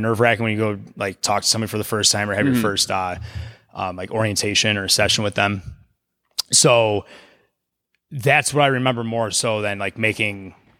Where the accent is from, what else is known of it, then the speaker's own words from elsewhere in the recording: New Lenox, Illinois, United States; There was a place in my hometown, New Lenox, that had just opened up.